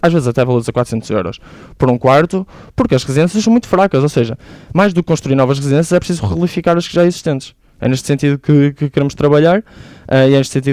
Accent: Braga, Portugal; muitas vezes fui de autocarro para o campus de Azurém, porque eu sou de Braga.

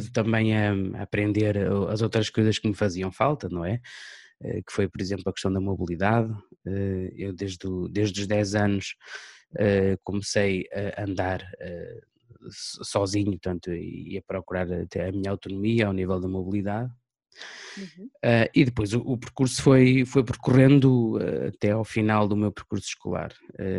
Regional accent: Penafiel, Norte, Portugal; now in Braga, Portugal; Eu não sou natural de Braga, sou natural da cidade de Penafiel, de uma freguesia que faz parte do concelho de Penafiel, que é Canelas neste caso. E depois, portanto, quando vim aqui para Braga há 14 anos

